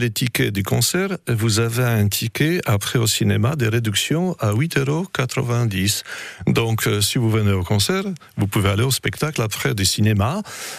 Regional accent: Poland; Bon, je suis polonais, donc j'ai pris aussi un film polonais

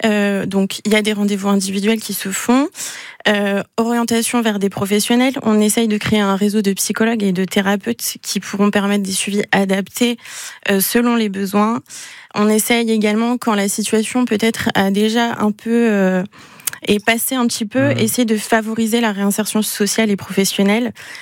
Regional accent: Chambray-lès-Tours, Centre-Val de Loire, France; moi j'ai grandi à Chambray, j'ai vécu cette situation aussi à Chambray, mes parents y habitent et donc pour moi c'était essentiel de rester basée à Chambray

